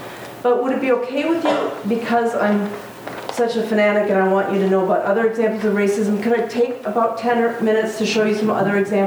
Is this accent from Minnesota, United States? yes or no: no; Chicago, Illinois, United States; Speaking as a Chicagoan, as a woman who's always grown up in the Midwest and Northern United States.